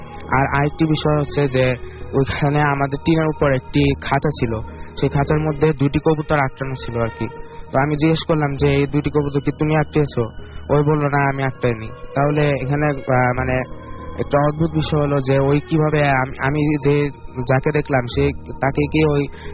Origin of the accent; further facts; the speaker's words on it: Dhaka, Dhaka Division, Bangladesh; আমি এসেছি খিলগাঁও ঢাকা থেকে